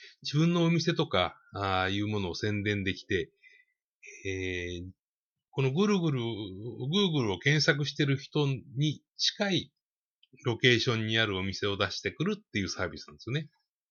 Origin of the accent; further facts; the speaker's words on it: Gotemba, Shizuoka, Japan; それから僕の出身地御殿場なんですけど